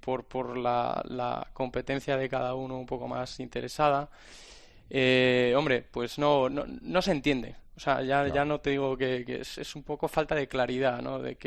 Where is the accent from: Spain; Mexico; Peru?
Spain; Madrid, Community of Madrid; now in Brussels, Belgium; Yo soy de Madrid.